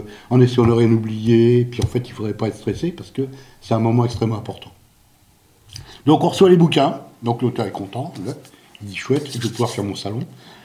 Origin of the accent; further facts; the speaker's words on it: Versailles, Île-de-France, France; born there; comme il y a marqué, dans ma bio que je suis né à Versailles